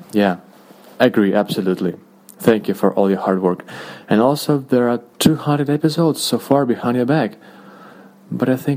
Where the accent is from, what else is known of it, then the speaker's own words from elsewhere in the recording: Russia; English is a second language; I'm from Russia